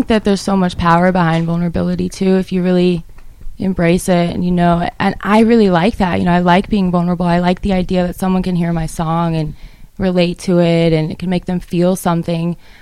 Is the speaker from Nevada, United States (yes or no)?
yes; Reno, Nevada, United States; now in Nashville, United States; He's at home. I'm from Reno, Nevada. He's still at home.